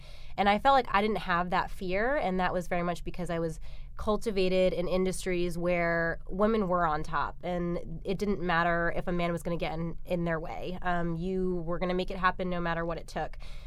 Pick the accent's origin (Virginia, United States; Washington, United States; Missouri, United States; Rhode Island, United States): Rhode Island, United States; moved away as an adult; I am originally from Rhode Island. I decided to take the plunge from Rhode Island to New York for college.